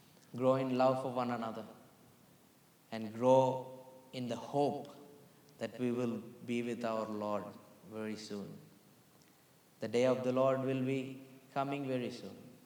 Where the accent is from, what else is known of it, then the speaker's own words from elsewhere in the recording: India; I'm from India.